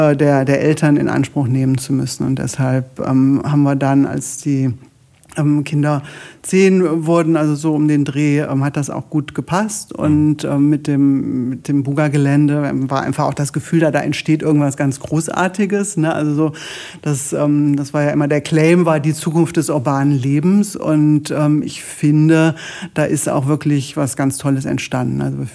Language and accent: German; Düsseldorf, North Rhine-Westphalia, Germany; born there; now in Heilbronn, Germany; Ursprünglich bin ich in Düsseldorf geboren und bin jetzt hier schon aber sehr, sehr lange in Heilbronn, in den letzten Jahren halt auch tatsächlich ganz und gar hier angekommen.